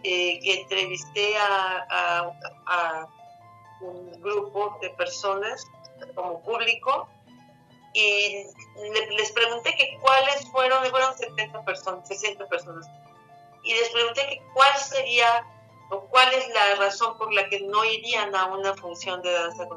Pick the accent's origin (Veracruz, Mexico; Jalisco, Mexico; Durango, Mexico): Veracruz, Mexico; Poza Rica; Hace años tuve una función en mi tierra, en Poza Rica